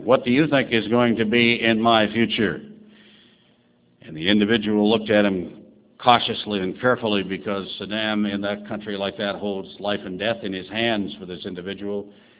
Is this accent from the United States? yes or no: no; Vancouver, British Columbia, Canada; I say that even though I'm from the West Coast, where it is very seldom ever minus 29